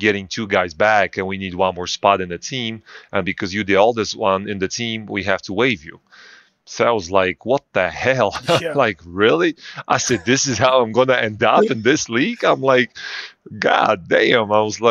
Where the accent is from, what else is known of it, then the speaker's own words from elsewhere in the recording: Łódź, Łódź Voivodeship, Poland; English is a second language; I'm in Poland right now. I'm in my city, Łódź, right on the middle of Poland.